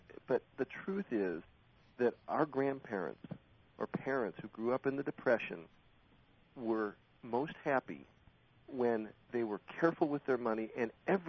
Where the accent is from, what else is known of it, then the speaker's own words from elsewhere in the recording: Chicago, Illinois, United States; I was raised in Chicago.